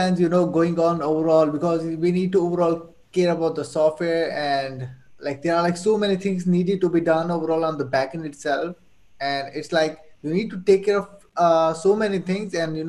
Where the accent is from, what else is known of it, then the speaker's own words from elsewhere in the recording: Saudi Arabia; moved away as an adult; now in Pakistan; I was born and raised in Saudi Arabia. I lived over there and spent my whole life over there. If I'm talking about whole life, until I was 18.